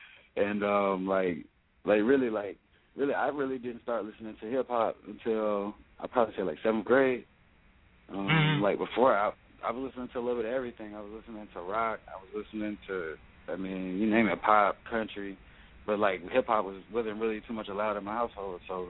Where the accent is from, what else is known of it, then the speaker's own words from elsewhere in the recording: College Park, Georgia, United States; also born or lived in Bermuda; I'm from College Park. I was born in Bermuda. So I'm a military brat. Like, I lived a lot of places before I, you know, got cemented in Georgia. So I've been in College Park since about like 06.